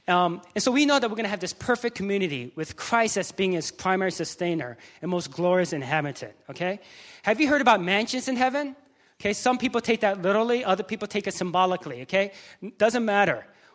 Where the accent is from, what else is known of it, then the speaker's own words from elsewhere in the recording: Atlanta, Georgia, United States; Okay, I grew up in Atlanta, Georgia.